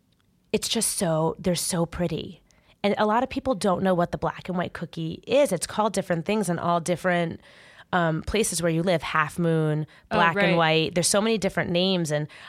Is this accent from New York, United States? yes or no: yes; New York, United States; The Seinfeld episode, I grew up right outside New York.